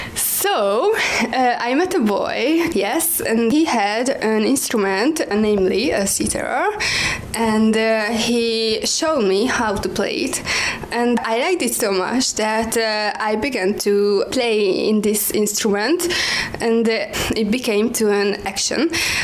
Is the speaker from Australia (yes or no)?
yes; Australia; now in Hungary; as I'm an Australian girl and not a Hungarian